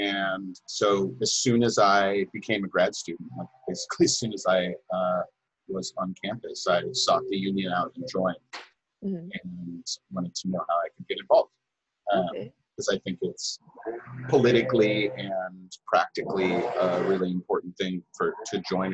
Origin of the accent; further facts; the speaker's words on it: Santa Barbara, California, United States; So I grew up in Santa Barbara